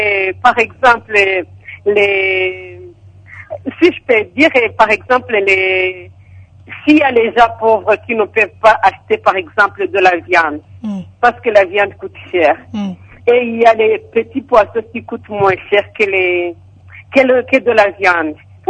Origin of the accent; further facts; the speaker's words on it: Rwanda; je suis du Rwanda, j'habite à Kanombe.